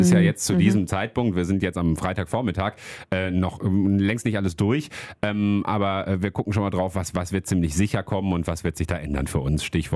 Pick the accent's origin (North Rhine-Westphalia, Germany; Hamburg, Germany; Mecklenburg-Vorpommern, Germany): North Rhine-Westphalia, Germany; Hattingen; Ich komme ursprünglich aus Hattingen, das ist ja gar nicht weit hier im Ruhrgebiet. Ne? hinter Spruckhövel.